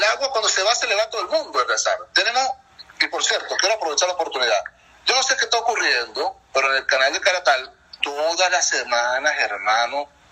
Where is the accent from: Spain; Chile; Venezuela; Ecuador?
Venezuela; Puerto La Cruz, Anzoátegui; Yo soy del puerto, hermano. Yo nací en Puerto La Cruz, vivo en Puerto La Cruz, estudié en Puerto La Cruz, me mantengo en Puerto La Cruz.